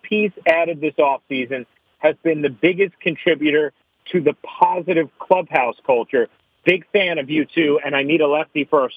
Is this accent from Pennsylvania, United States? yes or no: no; New York, United States; As a New Yorker, I love hearing that, man.